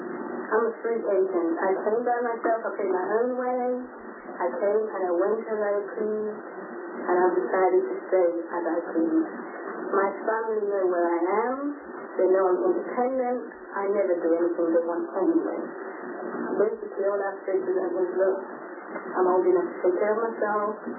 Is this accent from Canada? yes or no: no; England, United Kingdom; now in Waco, United States